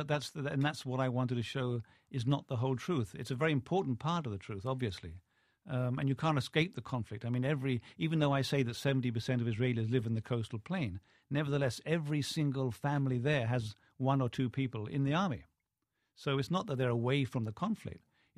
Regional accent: England, United Kingdom; except being English, I can't actually meet people unless I'm introduced to them first.

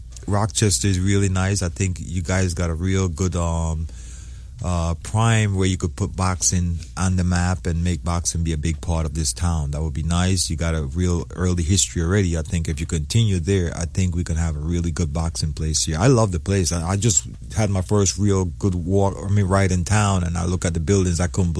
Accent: U.S. Virgin Islands; also born or lived in St. Kitts; I was born in St. Kitts, raised up in the Virgin Islands.

